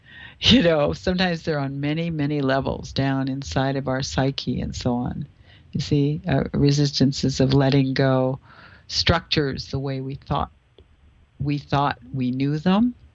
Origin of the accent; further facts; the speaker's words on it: Canada; now in United States; I'm Canadian, as you know.